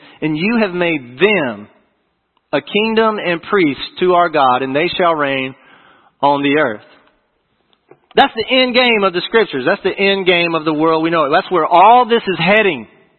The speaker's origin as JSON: {"language": "English", "town": "Buford", "region": "Georgia", "country": "United States", "tie": "born or raised there", "said": "I'm from Buford, Georgia. I don't know if anybody knows where Buford, Georgia's from. Where football is king in Buford, Georgia. And, man, I grew up there generations."}